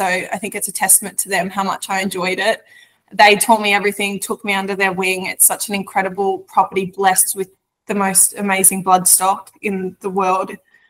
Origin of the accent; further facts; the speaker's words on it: Victoria, Australia; I'm from Victoria originally, as I said, so I was ready to come home.